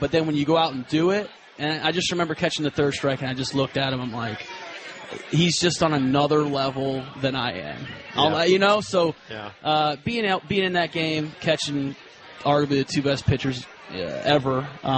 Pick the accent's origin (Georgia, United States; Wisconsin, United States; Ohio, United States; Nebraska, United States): Georgia, United States; Atlanta; I mean, I grew up in Atlanta.